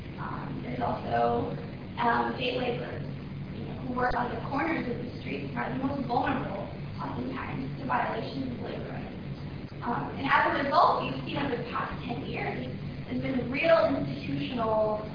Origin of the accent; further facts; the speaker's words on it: Texas, United States; also born or lived in Colombia; I was born in Colombia, I was raised in Texas.